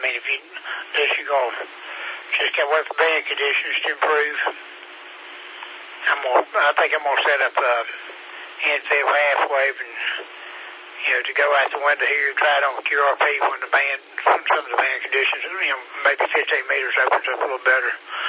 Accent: Harlem, New York, United States; they live in Harlem, but I'm originally from Harlem

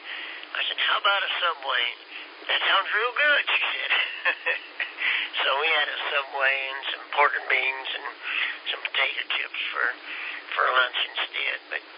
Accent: Kansas, United States; We're from Kansas.

